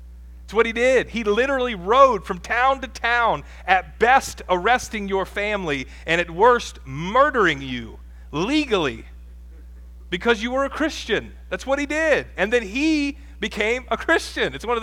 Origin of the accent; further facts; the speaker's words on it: Ohio, United States; I'm from Ohio, okay? Because they are just, woo, that's a dirty word up there. I'm like, I'm from the South. And so I say that. I live closer to Kentucky than Columbus, kind of.